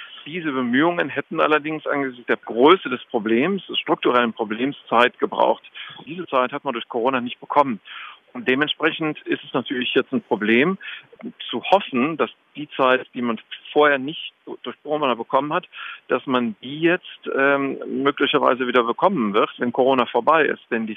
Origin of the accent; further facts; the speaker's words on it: Düren, North Rhine-Westphalia, Germany; übrigens auch der Standort meiner Heimatstadt Düren, erhalten geblieben.